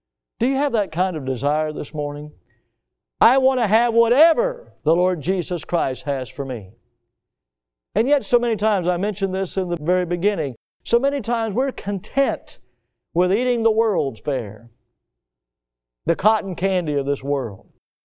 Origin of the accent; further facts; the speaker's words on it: the South, United States; I'm from the South. We're allowed to do that.